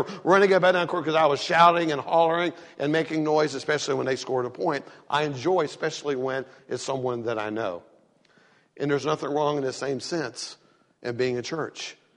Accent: the South, United States; I am from the South. Our cultures are different.

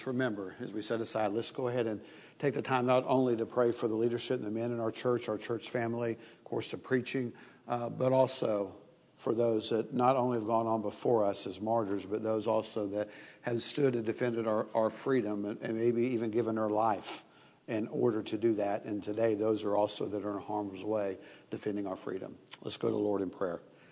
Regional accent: the South, United States; I'm from the East Coast. I'm from the South, and they have a tradition back South

